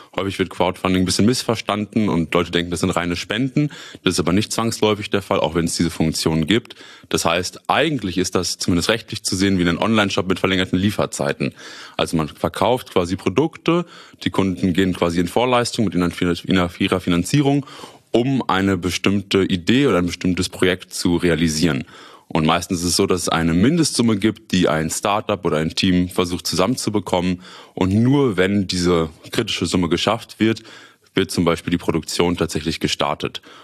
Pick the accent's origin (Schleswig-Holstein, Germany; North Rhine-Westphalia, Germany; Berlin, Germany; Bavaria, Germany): North Rhine-Westphalia, Germany; Münster; ich bin 27 Jahre alt, komme gebürtig aus Münster, habe hier auch damals Abitur gemacht und bin dann nach meinem Studium, nach meiner Schule nach Osnabrück für das Studium gegangen